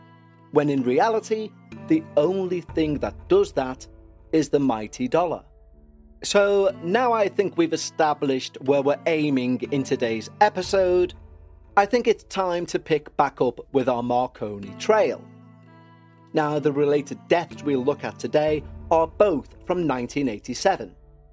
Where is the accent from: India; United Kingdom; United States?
United Kingdom; Well, we're British. We're prudes.